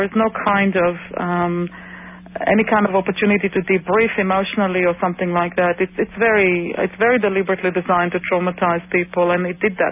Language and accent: English; Israel; English is a second language; growing up in Israel, I've never experienced anti-Semitism